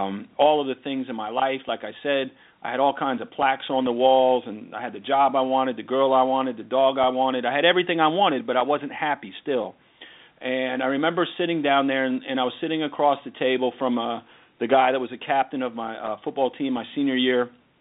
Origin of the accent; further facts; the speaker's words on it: Brick, New Jersey, United States; I grew up in Bricktown, New Jersey